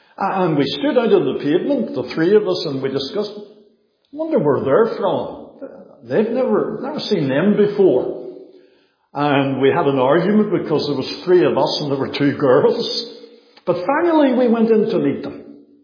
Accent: Bangor, United Kingdom; We were walking along the seafront in my hometown of Bangor. Lovely marina there.

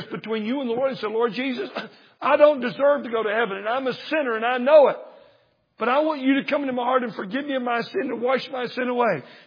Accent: Texas, United States; also born or lived in Shawnee, Oklahoma; I'm from Texas, but I was born in Oklahoma. Shawnee, Oklahoma, a little town right outside of Oklahoma City. I was there, just born there, and we moved to Texas as fast as we could get there.

